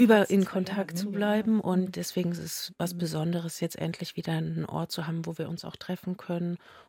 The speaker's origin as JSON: {"language": "German", "town": "Leipzig", "region": "Saxony", "country": "Germany", "said": "Ja, ich bin ja aus Leipzig zugezogen"}